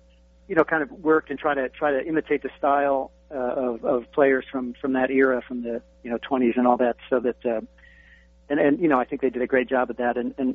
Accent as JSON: {"language": "English", "region": "Ohio", "country": "United States", "tie": "born or raised there", "said": "Well, I grew up in Northeast Ohio, so, you know, we kind of followed the tribe a little bit."}